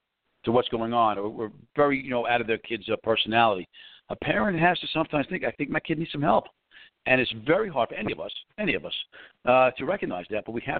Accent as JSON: {"language": "English", "town": "New York City", "region": "New York", "country": "United States", "tie": "born or raised there", "said": "I grew up in New York City, even though I'm out of there now"}